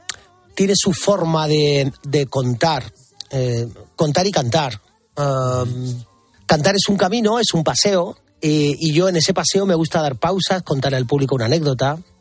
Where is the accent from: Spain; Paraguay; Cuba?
Spain; Málaga, Andalusia; now in Madrid, Spain; yo soy un malagueño adoptado por Madrid. Ahora ya contando años, llevo más años viviendo en esta ciudad que años tenía cuando me fui de la mía, aunque sí que es verdad que tengo mi casita en mi tierra malagueña